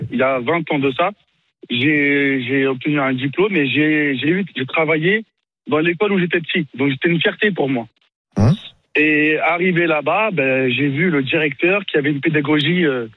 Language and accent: French; France; que moi, je suis maghrébin et je suis français